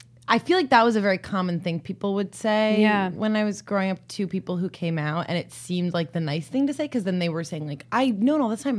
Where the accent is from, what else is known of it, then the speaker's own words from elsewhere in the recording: East Coast, United States; I'm from the East Coast and they don't give it to you till your senior year.